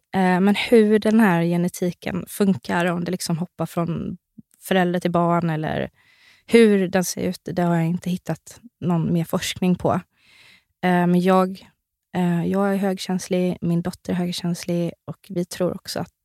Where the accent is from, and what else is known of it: Värnamo, Jönköping County, Sweden